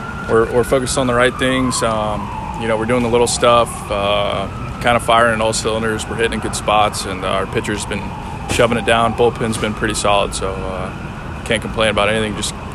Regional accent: Florida, United States

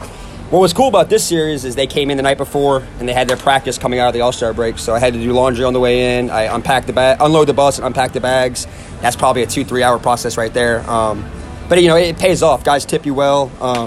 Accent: New Orleans, Louisiana, United States; I'm from New Orleans, so not too far away.

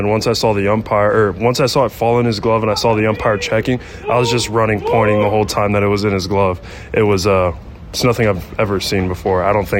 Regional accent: Miami, Florida, United States; I mean, we're both from Miami

